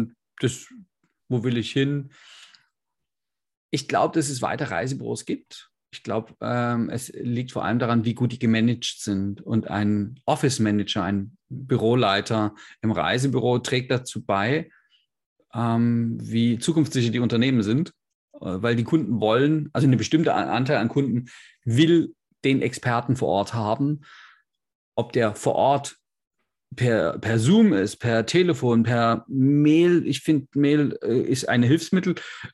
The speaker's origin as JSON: {"language": "German", "town": "Leipzig", "region": "Saxony", "country": "Germany", "said": "Also, wo komme ich her? Aus Leipzig"}